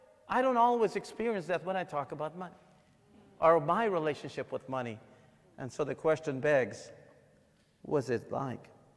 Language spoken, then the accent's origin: English; Guyana; I was born in South America, in Guyana, the only English-speaking South American country. I grew up in a two-bedroom home with the nine of us.